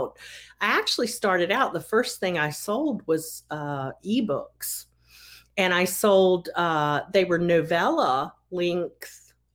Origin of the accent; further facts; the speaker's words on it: Roanoke, Virginia, United States; Now, there's an independent bookstore called Book No Further in my hometown of Roanoke, Virginia.